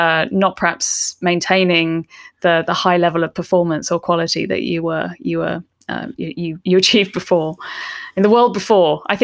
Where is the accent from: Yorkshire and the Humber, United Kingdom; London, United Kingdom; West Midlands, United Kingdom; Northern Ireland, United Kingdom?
London, United Kingdom; my hometown of London, which is now where I'm sitting in lockdown